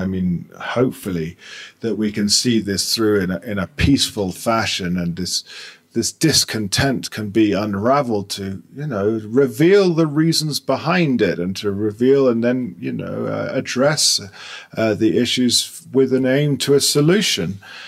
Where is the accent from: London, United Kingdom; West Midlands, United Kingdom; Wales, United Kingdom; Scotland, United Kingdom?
London, United Kingdom; now in Colombia; It's like, where are you from? Well, originally from London and all of this. And they just went, well, why couldn't a Colombian have done this?